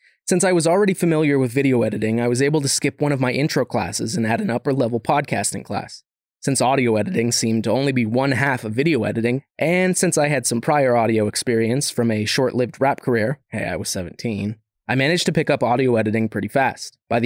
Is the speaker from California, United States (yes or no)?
yes; Turlock, California, United States; Most notably, my hometown has one of the few non-Spanish-derived names in northern California, Turlock being derived from the Gaelic word turlo, which means low-lying, wet limestone.